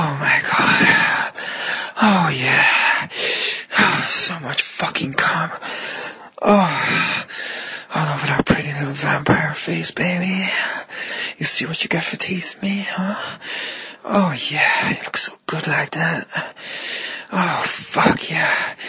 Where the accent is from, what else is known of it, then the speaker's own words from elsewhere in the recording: Ireland; I'm Irish. We invented Halloween.